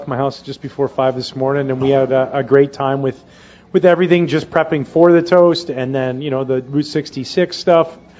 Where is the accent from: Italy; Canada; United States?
Canada; Growing up in Canada and watching the Montreal Expos on the French channel.